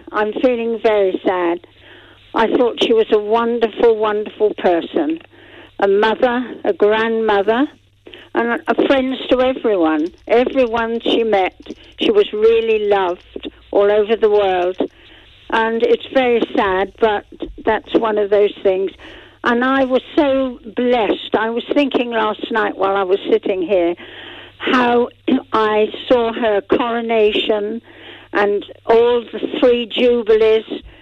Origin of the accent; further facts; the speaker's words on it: England, United Kingdom; I'm English. I was born in England.